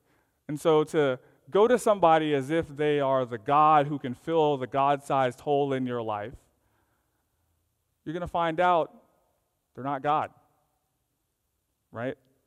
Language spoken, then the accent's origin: English; the South, United States; I'm from the South.